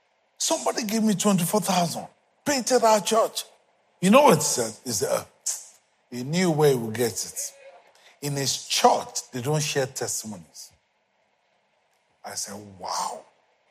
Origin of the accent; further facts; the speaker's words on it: Ilorin, Kwara, Nigeria; I'm from Ilorin. He didn't understand. Pastor Femi knows what I'm talking about. Some of you have gone there and you want to know where God raised your pastor. You saw that. There was nothing.